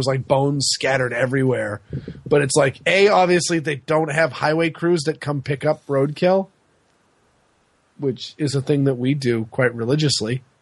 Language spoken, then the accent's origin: English; Maine, United States; I'm from Maine. Moose, the big old swamp donkeys.